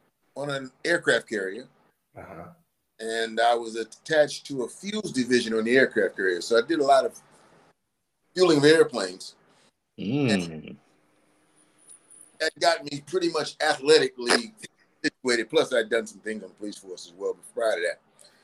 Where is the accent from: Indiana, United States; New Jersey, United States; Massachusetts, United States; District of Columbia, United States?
District of Columbia, United States; Washington; I'm from Washington, D.C. I grew up here. Grew up in northeast and southeast D.C.